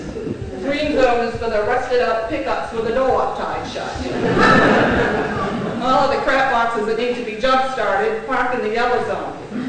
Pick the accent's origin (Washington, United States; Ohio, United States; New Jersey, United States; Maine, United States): Maine, United States; Leeds; now in Cape Elizabeth, United States; Actually, I live in Cape Elizabeth. I grew up in Leeds.